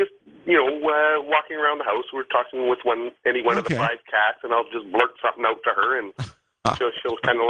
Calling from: Winnipeg, Manitoba, Canada; I'm calling from Winnipeg, Canada.

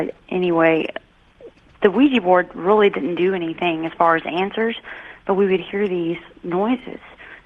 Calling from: Columbia, Missouri, United States; I'm calling from Missouri.

